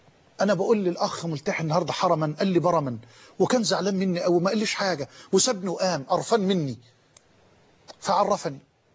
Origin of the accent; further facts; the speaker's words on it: Damuh, Egypt; وكنت في هذا الوقت أعشق الأذان وأؤذن في مسجدنا في قريتنا المتواضعة دموه، ما كانش فيه لا كهرباء لسه ولا فيه الطرق مرصوفة